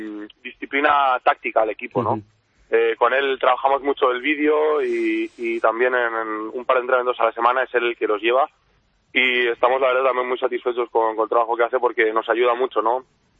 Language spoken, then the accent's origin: Spanish; Spain; los jugadores que venimos de España